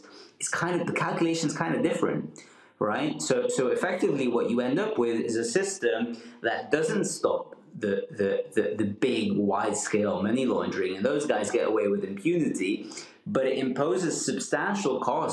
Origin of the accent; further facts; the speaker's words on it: Costa Rica; also born or lived in Hungary; I was born in Hungary, I grew up in Costa Rica.